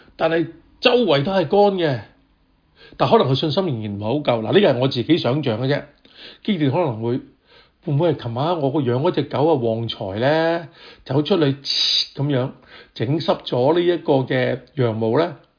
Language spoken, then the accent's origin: Chinese; Hong Kong; 我香港出世，香港长大的，香港是我土生土长的地方。我从来没有回过中国的。